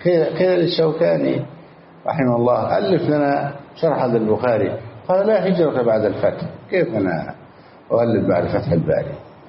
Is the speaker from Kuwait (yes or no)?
no; Egypt; خلاص أصبحت ألباني عندنا في مصر